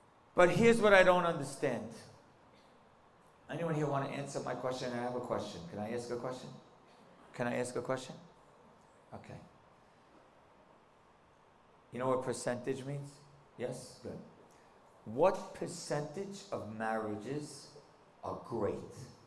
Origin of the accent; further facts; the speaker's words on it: New York, United States; I am from New York, I'm from Brooklyn, New York, and I'm also from the same community.